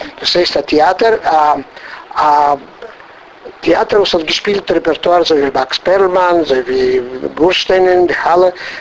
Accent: Ștefănești, Botoșani County, Romania; born there; first language Yiddish; German is a second language; In Stefanest. Stefanest ist ein kleines Städtel in der Grenze mit Russland. Und da ist ein größer Zadig, das ist Stefanester Rebbe. Und ich bis 7 Jahre habe ich nicht geredet, keine andere Sprache, nur Jiddisch.

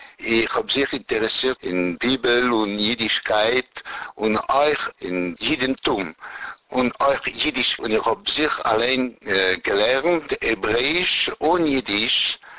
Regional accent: Paris, Île-de-France, France; born there; German is a second language; Ich bin geboren in Paris, dem 6. Januar 1946. Nun, ich bin alter Jahr 63. Und ich bin geboren geworden in, wir können sagen, in einer Familie, was ist gewesen, laik.

